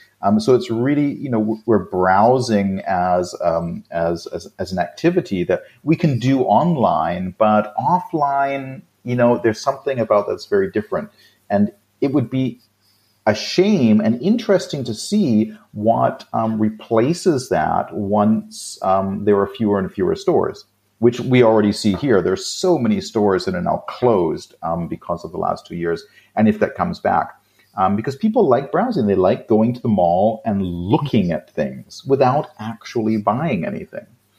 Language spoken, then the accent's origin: English; England, United Kingdom; I can never pronounce this because it's French and I'm English.